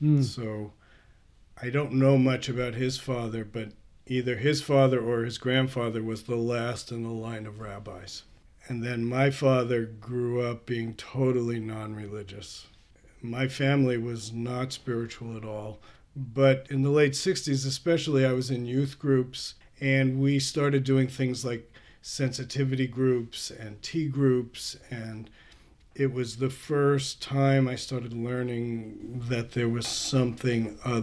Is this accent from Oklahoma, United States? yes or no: no; Brooklyn, New York, United States; born there; I was born in Brooklyn, New York.